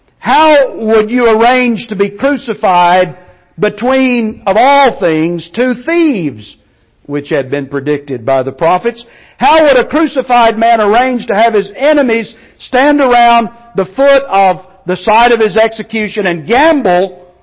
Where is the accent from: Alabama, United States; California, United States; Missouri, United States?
Alabama, United States; born there; I was born in Limestone County, Alabama, and I had absolutely nothing to do with it.